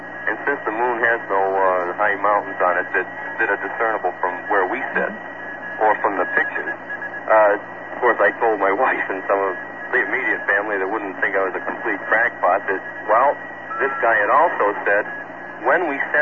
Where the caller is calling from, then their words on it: Cape Cod, Massachusetts, United States; I'm calling from Cape Cod.